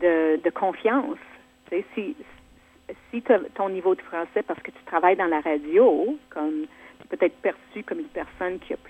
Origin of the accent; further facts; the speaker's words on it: Manitoba, Canada; born there; also born or lived in Quebec; Moi, je suis née au Manitoba.